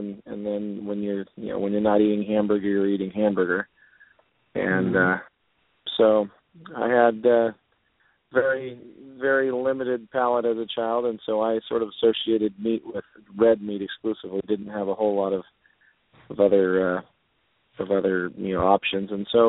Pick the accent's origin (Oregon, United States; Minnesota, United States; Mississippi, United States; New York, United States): Oregon, United States; I'm not from California. I grew up in Oregon, so you know, a little different childhood than growing up here in Santa Barbara. Grew up on the eastern side, out in the middle of nowhere